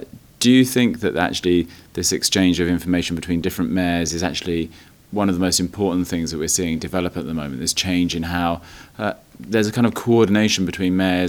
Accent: London, United Kingdom; we're from London

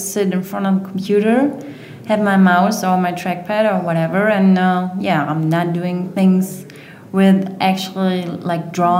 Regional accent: Berlin, Germany; I'm from Berlin. I'm 32 years old and I'm a graphic designer.

